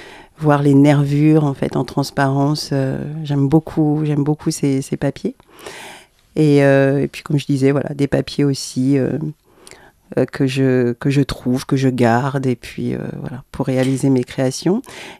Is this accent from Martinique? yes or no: yes; Martinique; Oui, le bâton de cannelle, ça évoque mon pays d'origine, la Martinique.